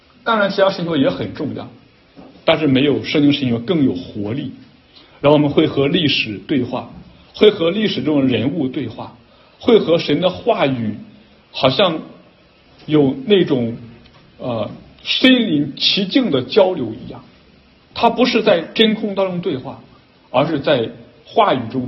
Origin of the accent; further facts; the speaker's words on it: China; 我们身为中国人最看重家庭